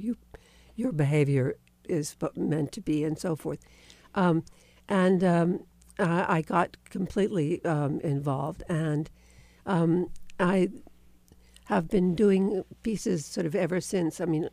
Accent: New York, United States; And being a New Yorker, I had never consciously met a fundamentalist before

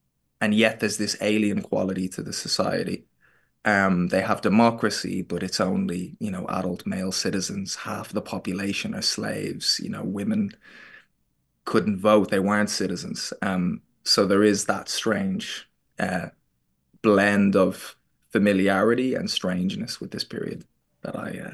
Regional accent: Dublin, Leinster, Ireland; it was like someone I grew up with in Dublin.

